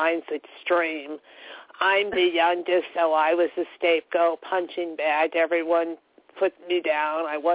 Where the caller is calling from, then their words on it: Illinois, United States; Illinois.